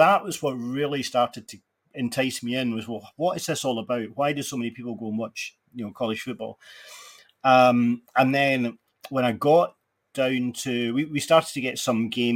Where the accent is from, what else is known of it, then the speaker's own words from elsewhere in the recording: Glasgow, Scotland, United Kingdom; I'm Scottish, and I come from Glasgow